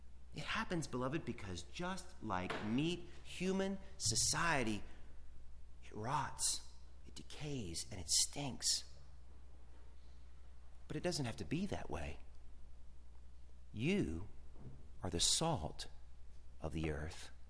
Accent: the South, United States; Now, growing up in the South, I am no stranger to old tobacco barns falling apart on the side of the road

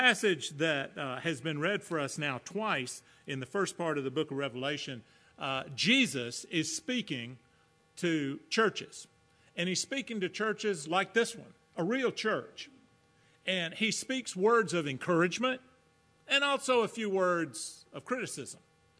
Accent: Atlanta, Georgia, United States; and I told you I'm from Georgia, I'm just a simple country boy from Atlanta.

